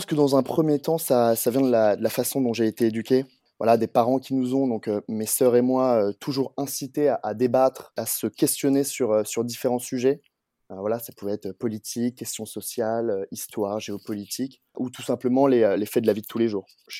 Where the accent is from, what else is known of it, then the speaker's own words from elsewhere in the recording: Paris, Île-de-France, France; moved away as an adult; j'ai 27 ans. J'ai fait mon collège et lycée en internat, mais sinon je suis parisien. À la fin de mon baccalauréat, je suis parti vivre à Montréal pour mes études.